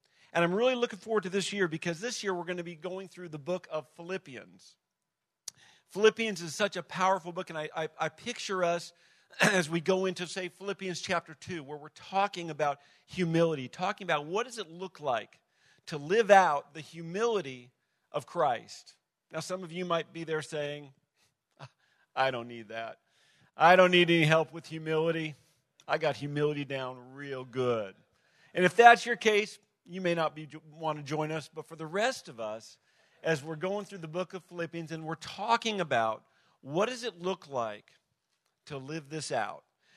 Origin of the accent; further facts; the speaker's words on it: Marietta, United States; Larry, you and I actually have a good number of things in common. We're both from Marietta.